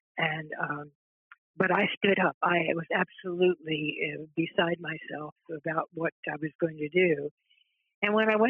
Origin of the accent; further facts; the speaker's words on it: Philadelphia, Pennsylvania, United States; had been very active in Christian Endeavor, which was a national youth organization in Philadelphia. I was from the West. We were divided into branches. I was West Branch